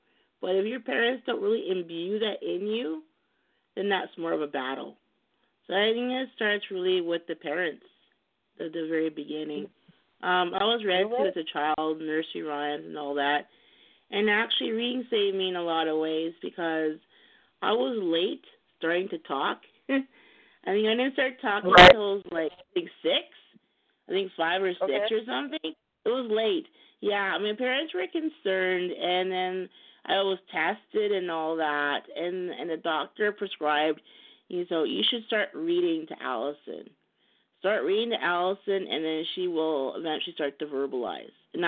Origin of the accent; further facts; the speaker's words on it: England, United Kingdom; It's a British way because I was born in England and raised here.